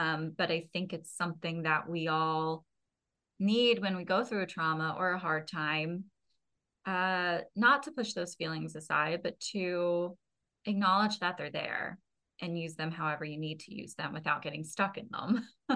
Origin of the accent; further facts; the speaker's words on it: New Jersey, United States; I grew up in South